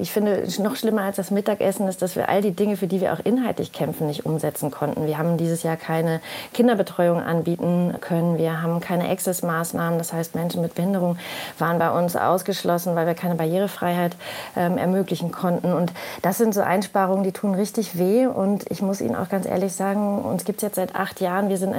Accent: Bonn, North Rhine-Westphalia, Germany; ich komme ja aus Bonn

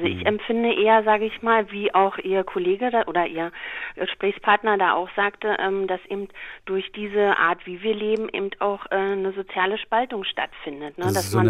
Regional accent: East Germany, Germany; Also ich bin 46 Jahre oder werde es und ich bin in der DDR groß geworden, also dort sozusagen 16 Jahre sozialisiert.

